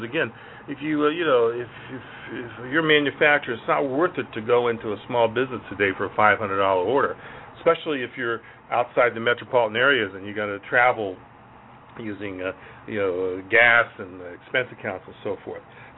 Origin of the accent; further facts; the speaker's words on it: Ohio, United States; I grew up in Ohio. I went to Miami of Ohio